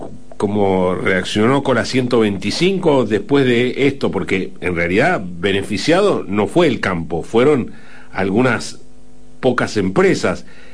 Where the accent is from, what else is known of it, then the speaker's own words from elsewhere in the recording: Argentina; a mí me entristeció mucho como argentino, como alguien que ama a mi país